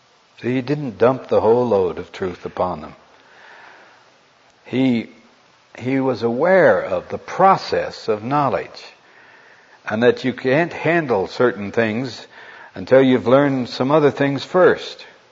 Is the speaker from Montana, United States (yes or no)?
yes; Montana, United States; I grew up in Montana, where there are a lot of sheep.